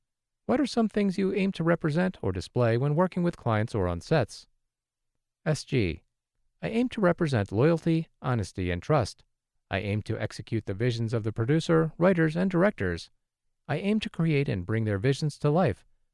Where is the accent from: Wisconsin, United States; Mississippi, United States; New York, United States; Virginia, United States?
Mississippi, United States; Amory; I am from Armory, Mississippi.